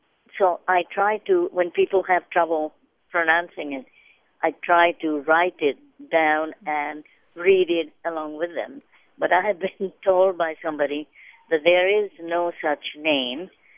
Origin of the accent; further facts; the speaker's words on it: India; I come from India